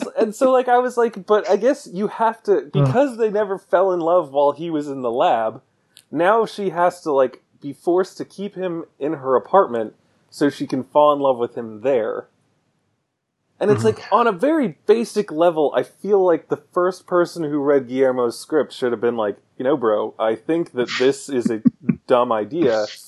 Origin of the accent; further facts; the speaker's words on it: Maryland, United States; I'm from Baltimore. I'm not from Baltimore, but I'm from around Baltimore. I know Baltimore.